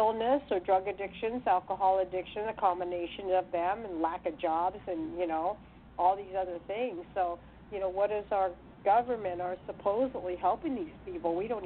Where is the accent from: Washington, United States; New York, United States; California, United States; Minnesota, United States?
California, United States; where I was brought up, an hour south of San Francisco by Silicon Valley